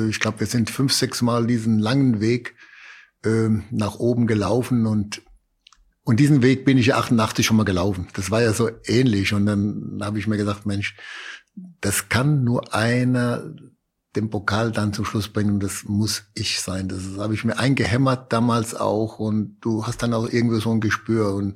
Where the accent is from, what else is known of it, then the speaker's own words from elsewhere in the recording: Dossenheim, Baden-Württemberg, Germany; also ich komme ja aus Dossenheim auch